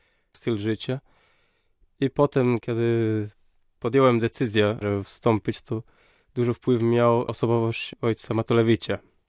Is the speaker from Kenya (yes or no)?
no; Norte, Portugal; Polish is a second language; pochodzę z Portugalii, z północy, na Cid Cavaleiros, który się znajduje 17 km od Balsamão.